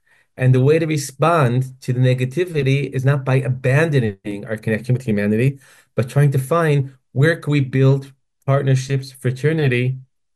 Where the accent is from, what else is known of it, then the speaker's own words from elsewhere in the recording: Israel; the fact that we are both from Israel